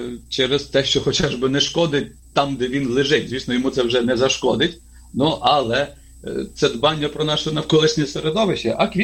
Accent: Khmelnytskyi Oblast, Ukraine; тут я сам з Хмельниччини

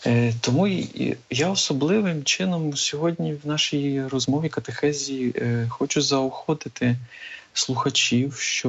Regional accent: Zakarpattia Oblast, Ukraine; І в нас на Закарпатті, наприклад, звідки я родом

